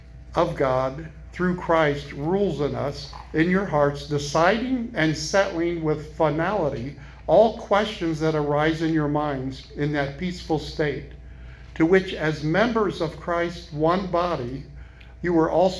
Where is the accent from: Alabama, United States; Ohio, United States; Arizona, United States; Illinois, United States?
Illinois, United States; also born or lived in Maine; now in Roanoke, United States; I come from Illinois. My wife comes from Boston. We had lived in Maine for 10 years and moved south to Roanoke.